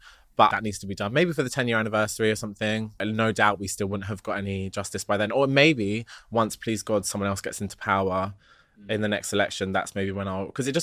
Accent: London, United Kingdom; moved away; And it's sad because like, I'm a Londoner born and bred, like, and I was just like, I just don't want to be here anymore.

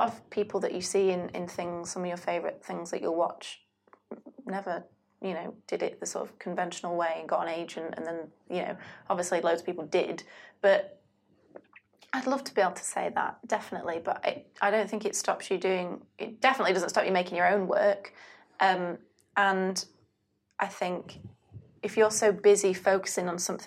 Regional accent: United Kingdom; but obviously I am British

